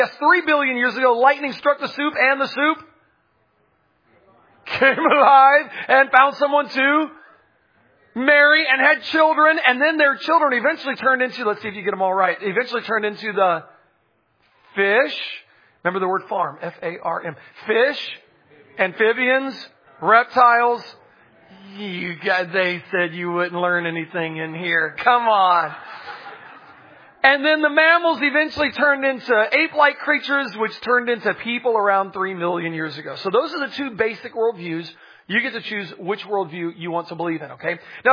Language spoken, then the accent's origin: English; Pensacola, Florida, United States